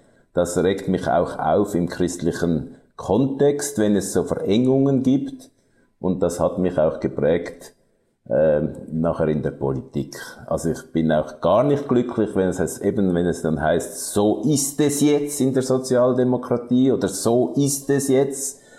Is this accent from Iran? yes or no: no; Zurich, Switzerland; Ich komme eigentlich auch aus einer Täuferfamilie, aus mennonitischem Hintergrund. Aber ich bin im Kanton Zürich aufgewachsen und dort gibt es keine Täufergemeinden mehr.